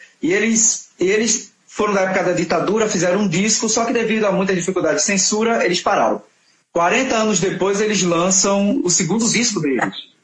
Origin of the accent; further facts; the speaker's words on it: Recife, Pernambuco, Brazil; now in Porto Velho, Brazil; eu não sou de Porto Velho, né? Eu sou de Recife. Mas desde que eu cheguei aqui